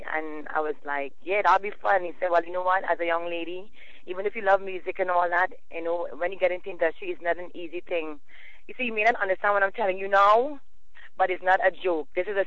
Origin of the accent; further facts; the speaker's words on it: Trinidad & Tobago; I come from Trinidad and Tobago and our culture is soca